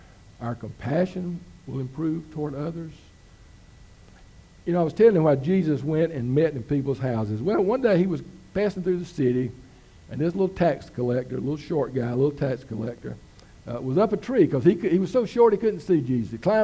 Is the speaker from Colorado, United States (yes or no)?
no; Georgia, United States; I was born and raised in South Georgia.